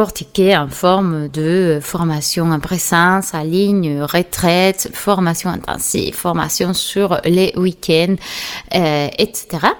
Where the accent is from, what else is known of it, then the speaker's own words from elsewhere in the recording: Seville, Andalusia, Spain; born there; French is a second language; j'ai 43 ans et je suis née à Séville, une petite ville du sud de l'Espagne, de l'Andalousie.